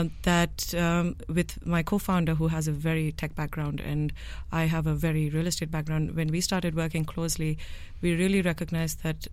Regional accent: India; moved away as an adult; also born or lived in United States; I grew up in India, and then went to the US to study.

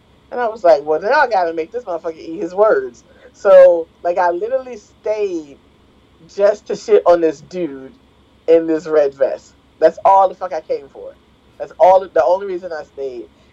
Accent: Philadelphia, Pennsylvania, United States; I feel like he looked a little Bill Cosby-ish, and I'm from Philadelphia.

